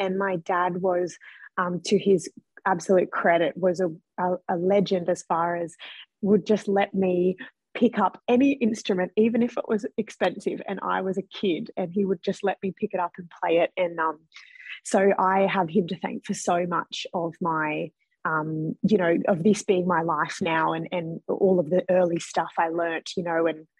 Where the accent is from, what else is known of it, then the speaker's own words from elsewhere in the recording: Sydney, New South Wales, Australia; I grew up in Western Sydney, as you said